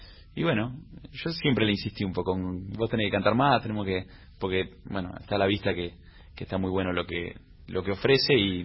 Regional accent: Adrogué, Buenos Aires Province, Argentina; now in José Mármol, Argentina; El mismo en el que vivo, soy de Adrogué.

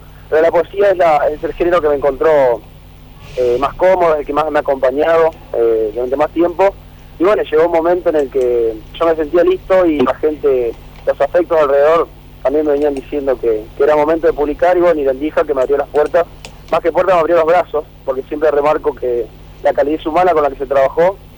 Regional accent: Aldea María Luisa, Entre Ríos, Argentina; Yo no soy de Paraná, soy de la aldea María Luisa.

